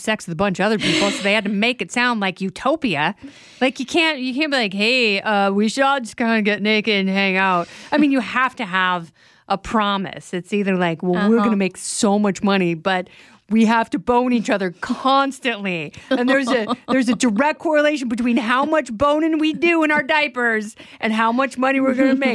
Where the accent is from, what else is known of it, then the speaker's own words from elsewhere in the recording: Oregon, United States; Oh, I grew up in Oregon.